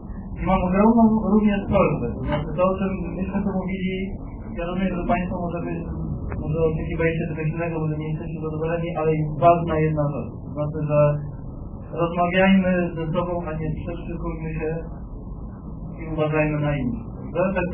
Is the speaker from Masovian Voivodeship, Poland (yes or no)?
yes; Warsaw, Masovian Voivodeship, Poland; Zacznę od tego, że mieszkam od urodzenia na Żoliborzu